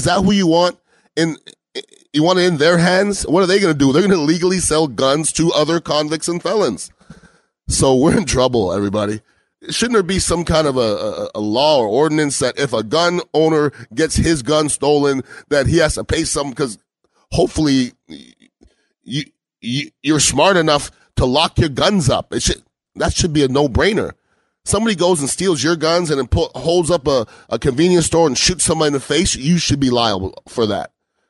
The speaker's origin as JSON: {"language": "English", "country": "Canada", "said": "I'm from Canada. We're a little bit more liberal of a people."}